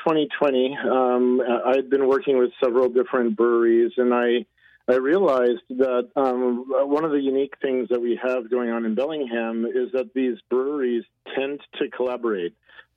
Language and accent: English; Canada; I know Canadians, as a Canadian